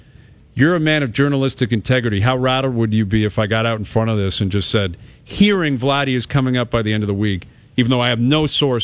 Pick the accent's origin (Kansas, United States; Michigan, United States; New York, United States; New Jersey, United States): Michigan, United States; Detroit; I'm in from Detroit.